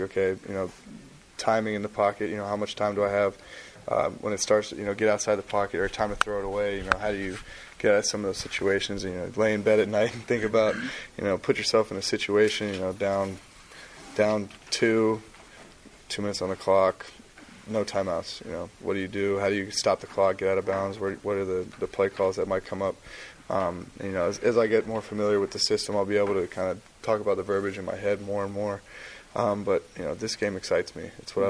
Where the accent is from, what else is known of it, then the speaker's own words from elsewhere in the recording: West Coast, United States; And so the Pac-12 has always been near and dear to my heart as well, you know, growing up on the West Coast.